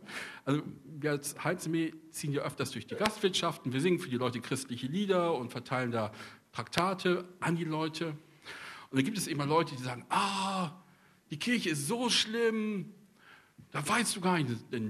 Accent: North Rhine-Westphalia, Germany; Ich komme aus Ostwestfalen, da gibt es keine Staus.

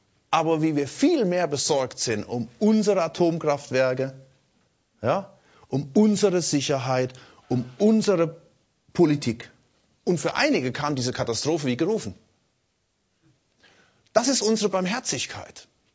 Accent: Germany; Und wir als Deutsche machen uns hier wieder zum Weltenrichter.

